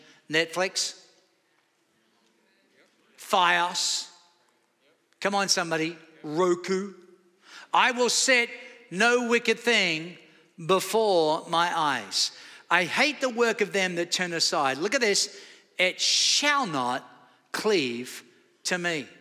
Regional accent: Australia; I live on the water. I love the water. I've got a boat. I've got a jet ski. My whole life I've been on the water. I'm from Australia, for goodness sake. I grew up on beaches every day.

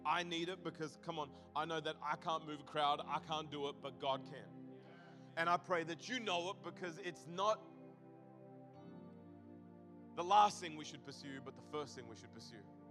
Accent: Australia; I am from Australia.

